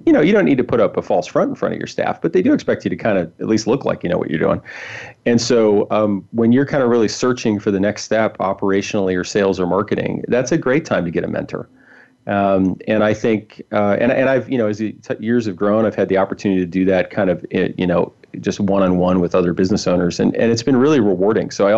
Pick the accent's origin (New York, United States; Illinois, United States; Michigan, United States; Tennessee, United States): Illinois, United States; Chicago; I grew up in Chicago, Irish Catholic